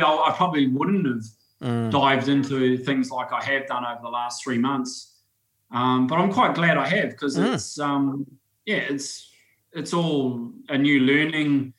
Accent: Waiuku, Auckland, New Zealand; I'm from Waiuku and we've got farmland and home-killed meats

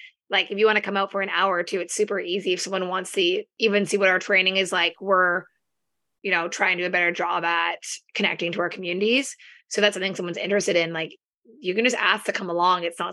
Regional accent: Canada; because we're all Canadian.

